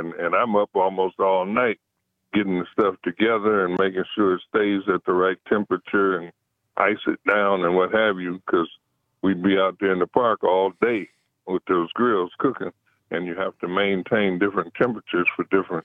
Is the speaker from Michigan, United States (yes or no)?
yes; Detroit, Michigan, United States; No, I grew up in Detroit.